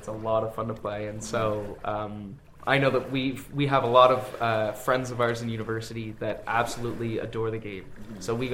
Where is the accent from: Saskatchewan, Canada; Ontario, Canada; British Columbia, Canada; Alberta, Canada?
Ontario, Canada; Ottawa; now in Sackville, Canada; Yeah, so I'm originally from Ottawa. actually. And I came to Sackville to go to Mount A for my undergrad